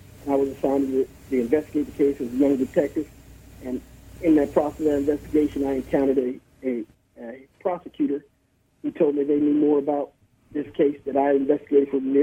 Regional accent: Fairfield, Alabama, United States; I grew up in Fairfield, Alabama. Graduated Fairfield High School.

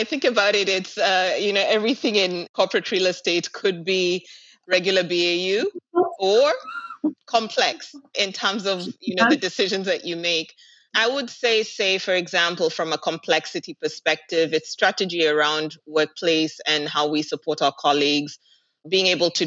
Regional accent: Kenya; now in Dubai, United Arab Emirates; No. I'm actually Kenyan in terms of where home is.

